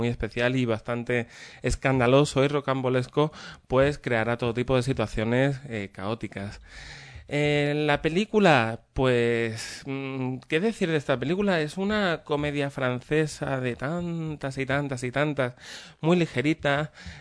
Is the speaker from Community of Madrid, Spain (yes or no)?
no; Málaga, Andalusia, Spain; Yo es que soy de Málaga, no soy francés